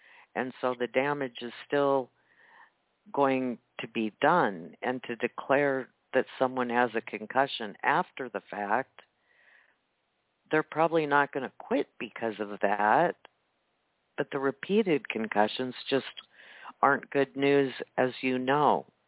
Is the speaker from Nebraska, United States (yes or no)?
yes; Nebraska, United States; You know, I'm from Husker land here, and I'm trying to think that we were called the Bug Eaters back then